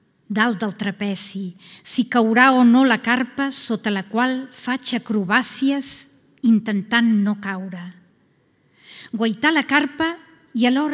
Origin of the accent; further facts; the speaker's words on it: Sitges, Catalonia, Spain; d'on jo vinc, ve de Sitges, que és la ciutat, o diguem ciutat-poble, més aviat, més salvatge que conec